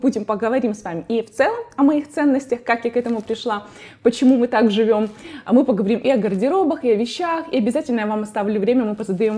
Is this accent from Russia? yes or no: no; Ukraine; now in United States; вот изначально я сказала, что мы из Украины